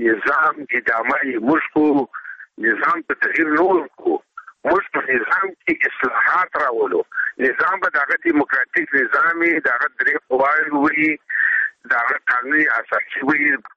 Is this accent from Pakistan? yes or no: no; Afghanistan; موږ افغانان یو، د افغانستان طبیعت لرو